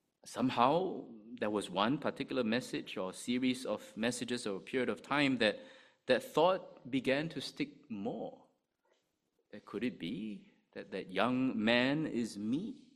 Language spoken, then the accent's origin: English; Singapore; now in Sydney, Australia; it's here in Singapore, there's no reason why I should move anywhere else.